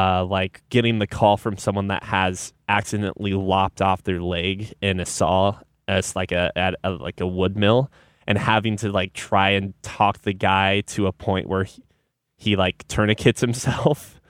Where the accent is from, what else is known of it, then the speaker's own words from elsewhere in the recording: Omaha, Nebraska, United States; So because it recognizes I was from Omaha, my map is actually Omaha.